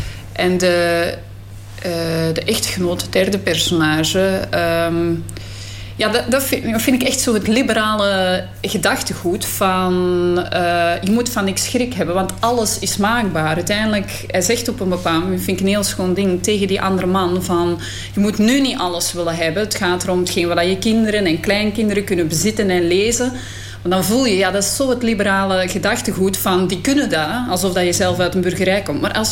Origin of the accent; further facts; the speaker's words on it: Belgium; Want ik kom uit België. En in België liggen gewoon op elke gelijkvloerse verdieping tegels.